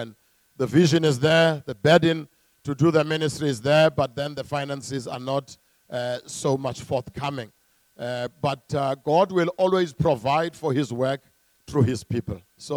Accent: Eastern Cape, South Africa; first language Xhosa; English is a second language; By the way, I speak isiXhosa. I come from the Transkei. And pray for me because I must preach in English here now.

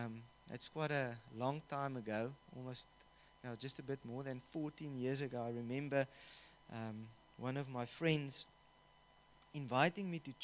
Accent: Somerset West, Western Cape, South Africa; and I'm from Shofar, Somerset West.

